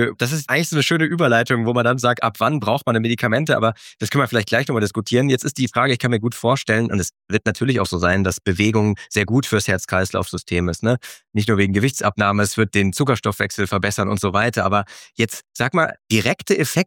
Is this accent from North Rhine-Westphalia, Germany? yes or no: yes; Aachen, North Rhine-Westphalia, Germany; ich komme aus Aachen, bin dort Kardiologe am Uniklinikum